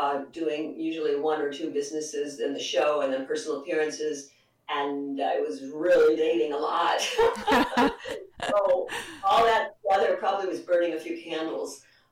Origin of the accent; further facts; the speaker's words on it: Midwest, United States; I was raised in the Midwest, as you know, and you are.